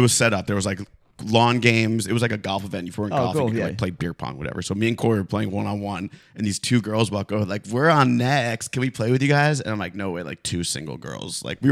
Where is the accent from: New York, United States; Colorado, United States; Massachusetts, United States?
New York, United States; That's not all that different to what I did growing up in Long Island.